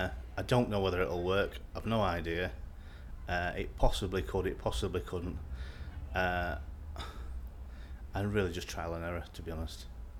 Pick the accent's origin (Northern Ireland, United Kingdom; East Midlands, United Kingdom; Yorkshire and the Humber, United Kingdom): Yorkshire and the Humber, United Kingdom; Doncaster; I'm 44 and I'm from Doncaster.